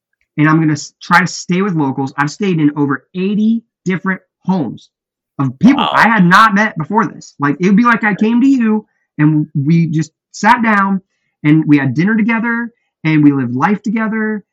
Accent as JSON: {"language": "English", "country": "United States", "said": "I'm American."}